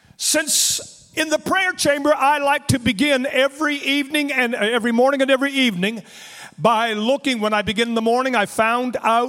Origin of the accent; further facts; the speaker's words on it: Canada; but I'm a Canadian and I can't.